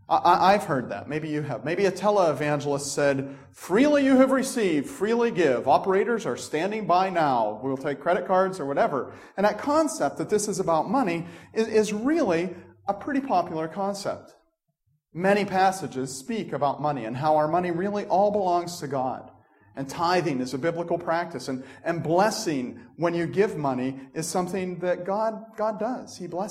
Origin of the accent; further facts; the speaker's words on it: Scotland, United Kingdom; because I am a Scotsman, is the price.